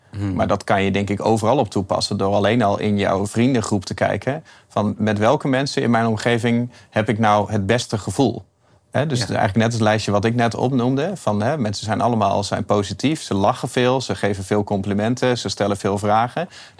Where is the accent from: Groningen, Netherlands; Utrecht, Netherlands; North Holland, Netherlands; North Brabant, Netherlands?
Groningen, Netherlands; ik kwam wel gelukkig dat ik uit Groningen kwam.